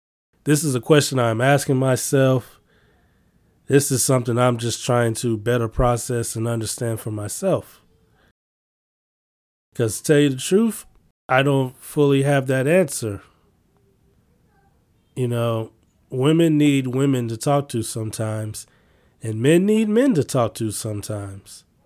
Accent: Chicago, Illinois, United States; I'm from Chicago.

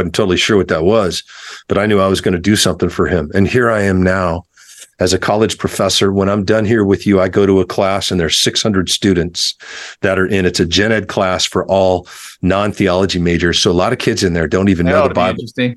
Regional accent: Colorado, United States; Oh, yeah. I was raised in Colorado.

